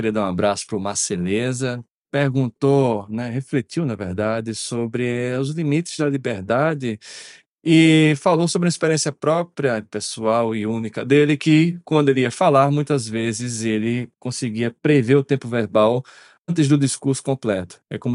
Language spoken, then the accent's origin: Portuguese; Northeast Region, Brazil; Eu tenho a obrigação, como nordestino, ter uma rede em casa.